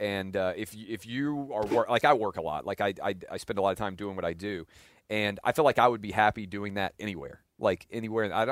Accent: Nashville, Tennessee, United States; I'm born and raised in Nashville

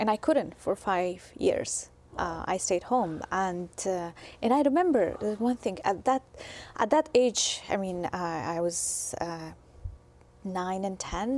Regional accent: Afghanistan; now in United States; So I was raised and born in Afghanistan, and I never left the country until 2004 that I came to the U.S.

